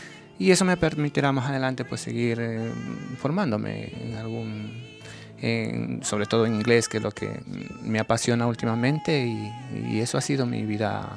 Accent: Loja, Ecuador; yo soy de Ecuador, de la ciudad de Loja, que queda al sur, limitando con Perú.

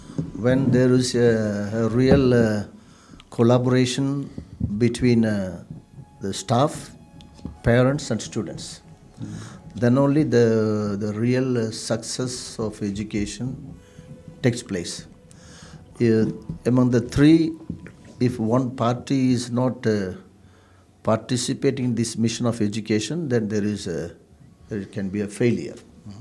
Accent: South India, India; even though I am coming from South India, I can travel all over India freely.

